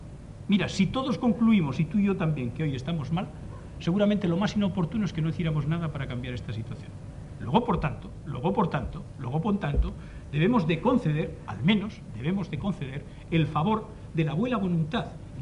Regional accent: Basque Country, Spain; Todos somos vascos. Todos somos vascos.

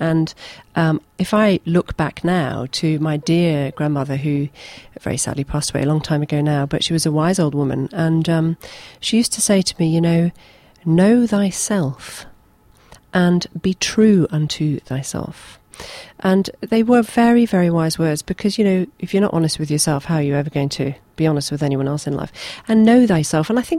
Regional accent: Scotland, United Kingdom; I'm a Scot. I'm a wee Scot.

